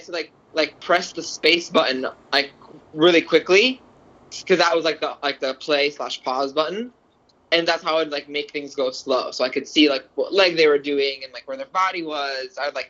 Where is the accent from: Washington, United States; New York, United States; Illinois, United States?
New York, United States; Queens; first language ro; English is a second language; I'm Romanian. I'm a Romanian American. Hey. So Romanian is my first language. But I grew up in Queens, in New York.